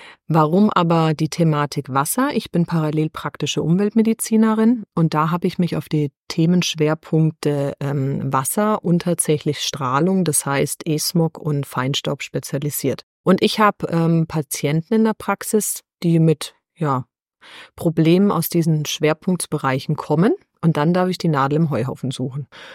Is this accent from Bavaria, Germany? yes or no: yes; Bavaria, Germany; now in Baden-Württemberg, Germany; ich bin 37, ich komme gebürtig aus Unterfranken, bin seit vielen Jahren im schönen Baden-Württemberg gelandet